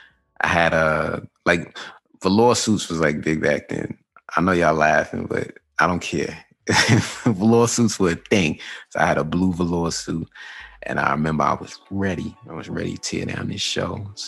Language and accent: English; Queens, New York, United States; I'm from Queens originally.